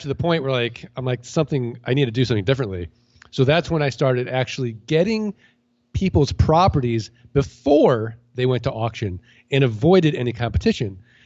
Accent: St. Louis, Missouri, United States; now in Arizona, United States; I go to another auction in Arizona where I'm from. And I start – or I'm living. I'm from St. Louis.

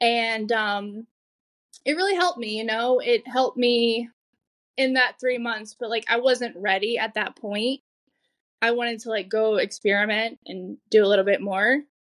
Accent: Wilmington, North Carolina, United States; now in New Jersey, United States; so I'm from North Carolina, Wilmington, North Carolina. And I drove up here where I live now in New Jersey

